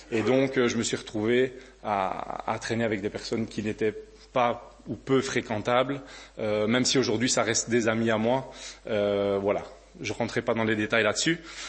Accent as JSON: {"language": "French", "town": "Charleroi", "region": "Hainaut", "country": "Belgium", "tie": "born or raised there", "said": "je suis natif de la région de Charleroi. Par contre, vous dire d'où je viens, c'est compliqué parce qu'il faut savoir que j'ai déménagé 9 fois en 18 ans, donc ça fait plus ou moins 2 ans par habitation."}